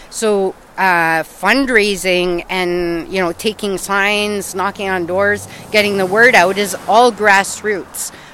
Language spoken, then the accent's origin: English; Hearst, Ontario, Canada; my mom's French. So culturally, you know, there's a bit of a mix. For Northern Ontario, you know, I was born up in Hearst. So being from Northern Ontario, I think I always knew that small towns were important.